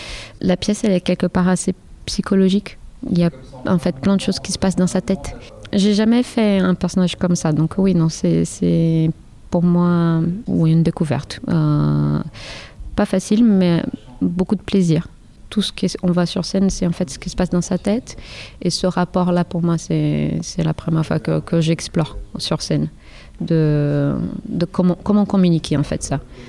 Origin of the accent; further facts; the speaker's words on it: Brazil; Et moi, donc, en tant que Brésilienne